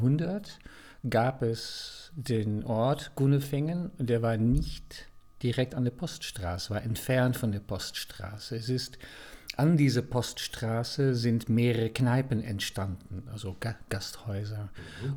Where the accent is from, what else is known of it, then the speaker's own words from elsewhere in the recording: Netherlands; German is a second language; ich bin gebürtig Niederländer, das ist immer mal wichtig vorab zu sagen